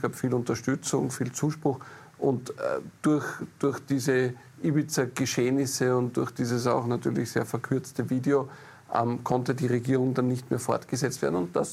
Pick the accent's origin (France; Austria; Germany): Austria; Lower Austria; Bei uns in Niederösterreich am Bauernhof grillen da.